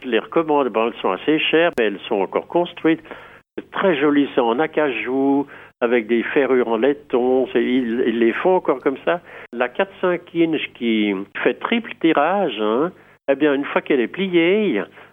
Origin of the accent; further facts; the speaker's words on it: Switzerland; Je lui dis, moi je viens de Suisse.